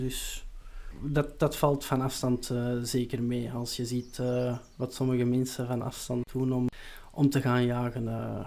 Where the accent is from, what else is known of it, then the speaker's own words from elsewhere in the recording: Boechout, Antwerp, Belgium; Ik ben afkomstig uit het Buchhoutse, Buchhout, provincie Antwerpen.